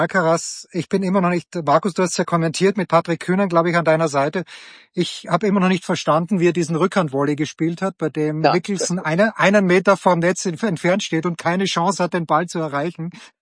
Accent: Austria; früher in Österreich hatten wir einmal im Jahr in dem traurigen Bezirk, wo ich herkomme, die sogenannte Leistungsschau

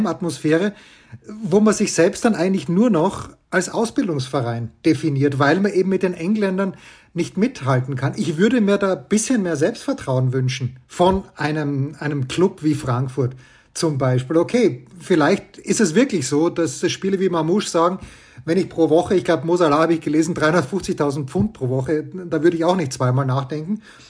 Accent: Austria; now in Germany; Was mich ein bisschen irritiert als Österreicher, der natürlich schon sehr lange hier wohnt

